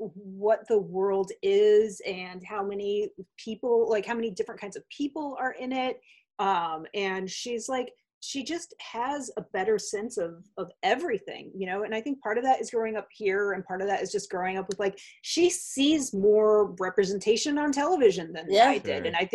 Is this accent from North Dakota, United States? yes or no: no; Hartford, Connecticut, United States; I grew up near Hartford, Connecticut.